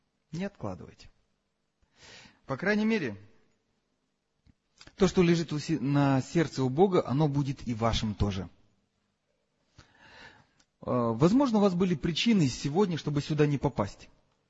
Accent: Kyiv, Ukraine; Родился я в Киеве, там и вырос, и посещал церковь большую.

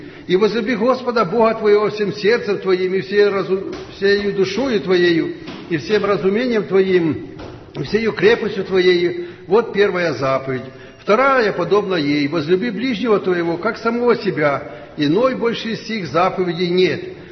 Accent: Kirovohrad, Kirovohrad Oblast, Ukraine; Мы приехали с Украины, географический центр Украины, это Кировоград.

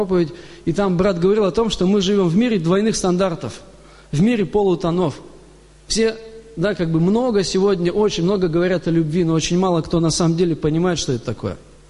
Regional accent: Smolensk, Smolensk Oblast, Russia; Приехал из Смоленска, из Смоленской области точнее.

